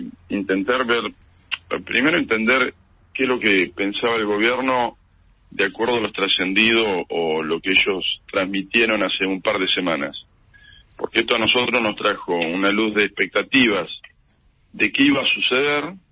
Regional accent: San Pedro, Buenos Aires Province, Argentina; yo soy de San Pedro, un pueblo de 40.000 habitantes

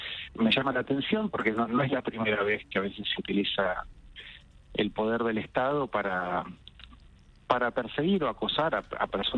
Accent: Argentina; Pues yo soy un argentino que trabajo como vos, ganamos en pesos

